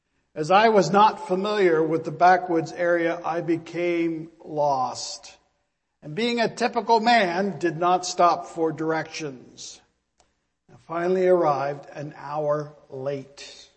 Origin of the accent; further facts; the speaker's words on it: Canada; Not because of my age and not because I'm a white male or that I'm a Canadian, but because I'm a Baptist minister of all things.